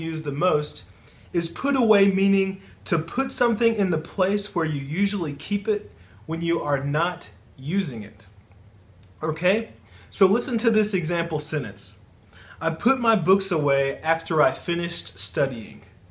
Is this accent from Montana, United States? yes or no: no; Louisiana, United States; I'm from Louisiana, which is in the southernmost part of the United States.